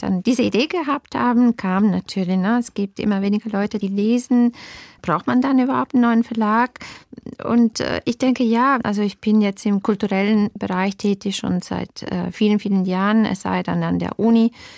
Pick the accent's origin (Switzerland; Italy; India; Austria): Italy; now in Germany; Ich bin Italienerin und Deutsche. Ich habe auch die deutsche Staatsbürgerschaft also vor vielen Jahren beantragen dürfen.